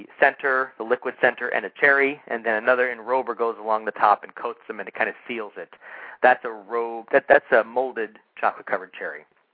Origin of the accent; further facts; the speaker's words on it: New England, United States; at that time, growing up in New England, my grandmother, great-grandmother, we'd go to the Fannie Farmer candy shop